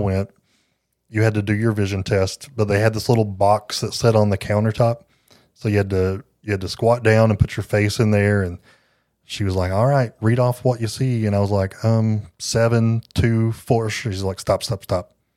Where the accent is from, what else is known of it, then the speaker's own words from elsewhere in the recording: Tennessee, United States; but I'm from Tennessee, and I just don't know what letters you know.